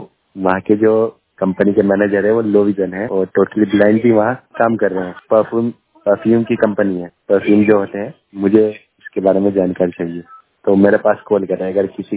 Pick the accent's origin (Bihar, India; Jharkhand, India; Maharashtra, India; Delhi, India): Delhi, India; और मैं दिल्ली से हूँ